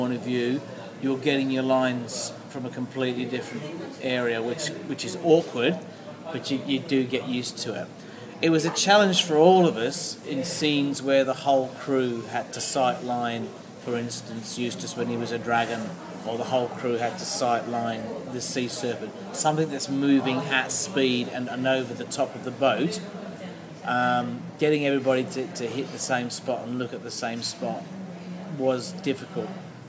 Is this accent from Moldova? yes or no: no; England, United Kingdom; also born or lived in West Country; born and raised in England, and having lived in the West Country, I've always been very fortunate with English accents.